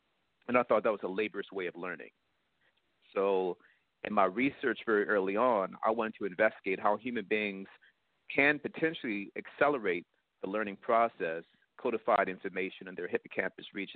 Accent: Baltimore, Maryland, United States; when I growing up in Baltimore, interesting enough, I had

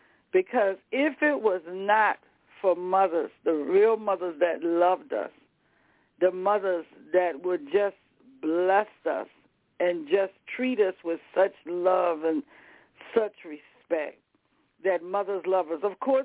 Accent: the South, United States; I told you I'm from the South.

